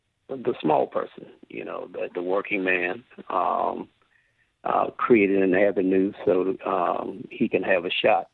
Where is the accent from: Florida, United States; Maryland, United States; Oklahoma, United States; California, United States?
Florida, United States; Pensacola; moved away as an adult; now in Atlanta, United States; Actually, I grew up here in Pensacola. Retired from Pensacola in the mid-90s and relocated to Atlanta. And we've done well here. But, you know, deep down, Pensacola is still my home